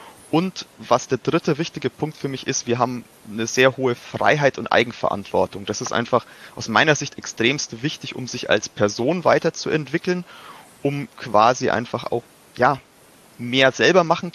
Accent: Nuremberg, Bavaria, Germany; also ich selber bin Ur-Nürnberger. Ich bin quasi in Nürnberg aufgewachsen und bin auch der Stadt eigentlich immer recht treu geblieben

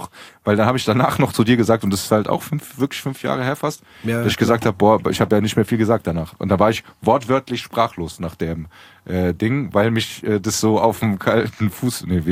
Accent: Frankfurt, Hesse, Germany; okay, pass auf, wir sind aus Frankfurt, Wir sind aus Hessen.

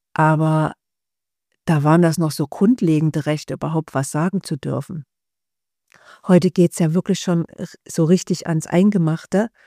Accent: East Germany, Germany; Ich komme ja aus der DDR.

